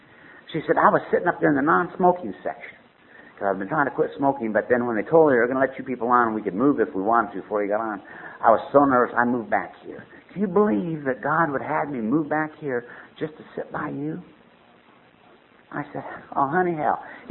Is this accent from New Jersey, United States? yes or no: no; Orem, Utah, United States; I said, "Yeah, I grew up in Orem, Utah."